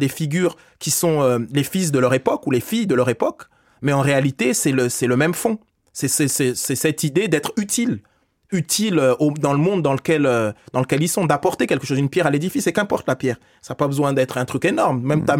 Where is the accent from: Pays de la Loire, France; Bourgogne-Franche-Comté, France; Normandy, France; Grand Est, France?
Grand Est, France; Strasbourg; also born or lived in Paris; moi, mes racines, elles sont africaines, congolaises. Elles sont 100% africaines et 100% congolaises. Je suis né à Paris, j'ai grandi à Strasbourg. Mes fruits sont 100% français, 100% européens.